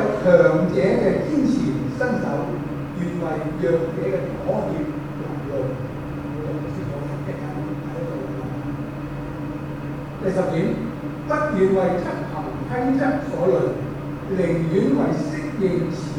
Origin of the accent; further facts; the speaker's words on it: China; 就好啱我哋中國人嘅祖宗文化喎